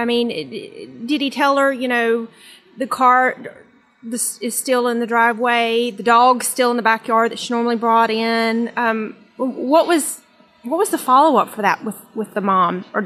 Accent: Sunbury, Georgia, United States; Hey, Maurice. … I'm from Sunbury, Georgia.

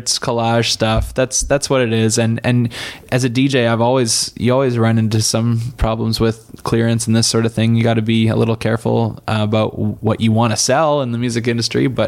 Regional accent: Canada; And I'm from Canada.

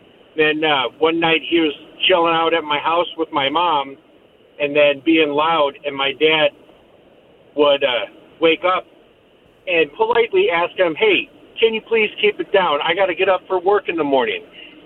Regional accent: Illinois, United States; So, I had Leon Spinks as a neighbor when I was growing up in Illinois.

